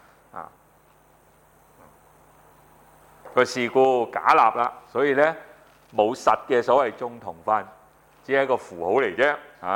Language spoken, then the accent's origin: Cantonese; China; 我哋係中國人